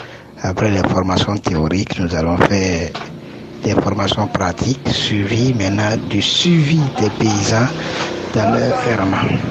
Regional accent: Ouaké, Donga, Benin; Je suis béninois, originaire de la commune de Waké.

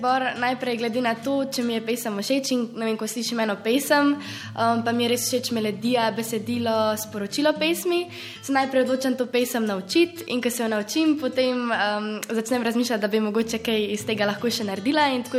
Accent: Škofja Loka, Upper Carniola, Slovenia; stara sem 16 let, prihajam iz Škofje Loke

